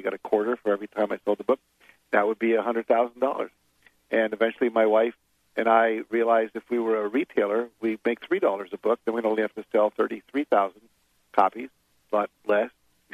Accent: West Virginia, United States; I grew up in West Virginia.

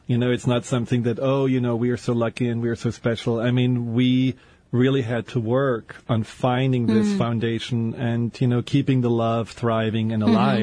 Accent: Germany; also born or lived in Seattle; I'm from Germany. You know, it makes the odds even worse.

